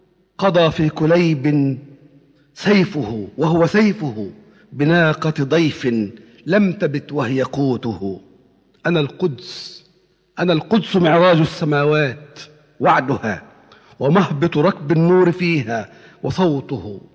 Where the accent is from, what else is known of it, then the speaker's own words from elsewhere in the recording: Damietta, Damietta Governorate, Egypt; فأنا المفروض أنني من دمياط وأنني من بلد البخلة.